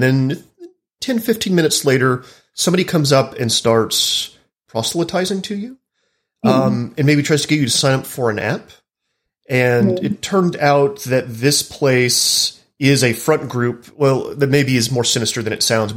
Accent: Dallas, Texas, United States; I'm from Dallas, where there are a lot of mega churches, and there's a lot of political power behind like the evangelical churches there.

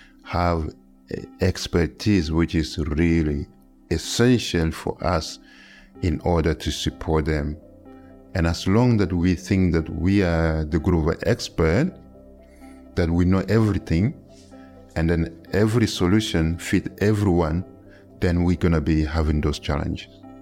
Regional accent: Chad; English is a second language; now in United Kingdom; I came from Chad after fleeing torture to the UK in 2005.

